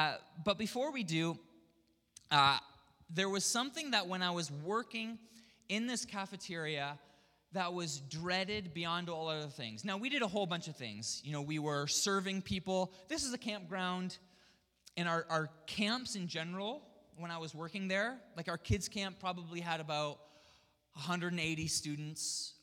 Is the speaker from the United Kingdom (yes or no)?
no; Ontario, Canada; I spent all of my summers at this campground called Lakeshore Pentecostal Camp. It's in Ontario. I grew up in Ontario.